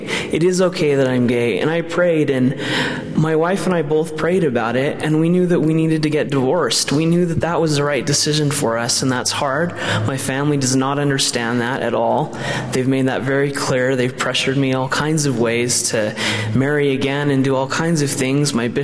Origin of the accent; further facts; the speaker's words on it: Bakersfield, California, United States; I'm from Bakersfield, California.